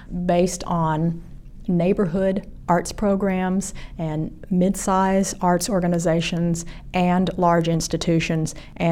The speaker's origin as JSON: {"language": "English", "region": "Arkansas", "country": "United States", "tie": "born or raised there", "also_born_or_lived": "Oklahoma", "said": "Having been born in Oklahoma and growing up in Arkansas, my parents were from China. So I hear my parents spoke Mandarin and I spoke English because they wanted me to assimilate."}